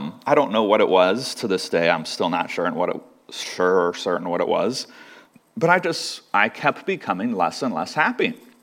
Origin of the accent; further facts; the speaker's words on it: Xenia, Ohio, United States; So growing up, I grew up in Xenia. I lived in Xenia till I was about 13 years old. And I grew up in a Christian home.